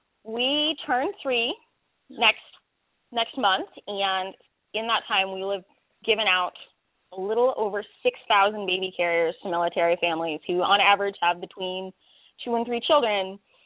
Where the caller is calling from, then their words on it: Chester, Virginia, United States; I am calling from Chester, Virginia. My husband is currently stationed at Fort Lee.